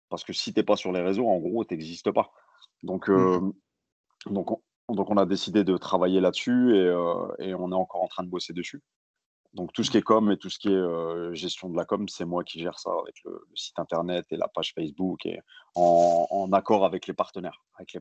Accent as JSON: {"language": "French", "town": "Roubaix", "region": "Hauts-de-France", "country": "France", "said": "Parce qu'on est des Roubaisiens et on avait envie de faire quelque chose sur Roubaix."}